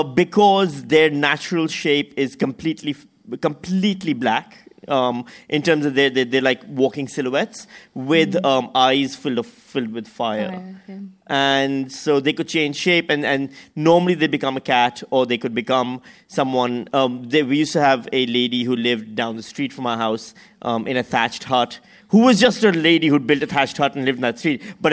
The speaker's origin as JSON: {"language": "English", "country": "Pakistan", "tie": "born or raised there", "said": "But that's not the djinn that we grew up with in Pakistan"}